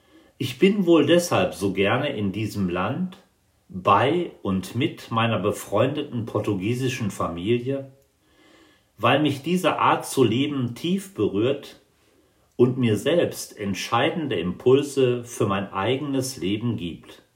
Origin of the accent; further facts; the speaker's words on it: Münster, North Rhine-Westphalia, Germany; ich dann nach Münster gefahren und beginne nun in dieser Freude meinen Lebens- und Arbeitstag in meiner Heimat